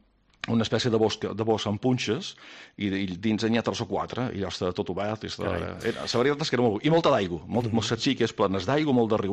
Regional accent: Balearic Islands, Spain; d'on ets, tal, i jo de Menorca, ai, Menorca, nice

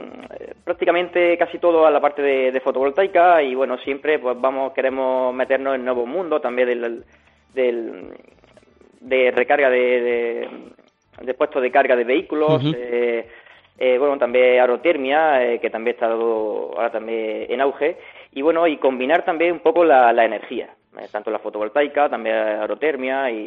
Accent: Linares, Andalusia, Spain; acabo de cumplir 27 años y soy, bueno, soy un joven de Linares

